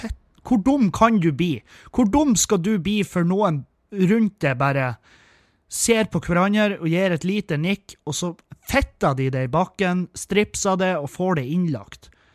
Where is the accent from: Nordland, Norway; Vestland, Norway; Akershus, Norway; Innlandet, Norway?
Nordland, Norway; Meløy; Der er ungdomsbedrifter fra alle kommuner som finnes, unntatt Meløy, der jeg kommer ifra.